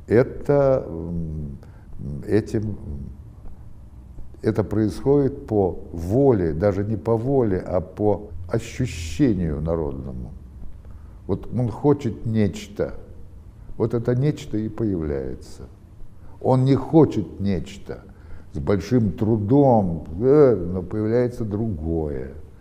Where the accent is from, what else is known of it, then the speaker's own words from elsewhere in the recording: Moscow, Russia; Я из Москвы маленьким мальчиком, мне было 5, 5:30, вместе с мамой и с бабушкой был эвакуирован в Тбилиси на родину отца.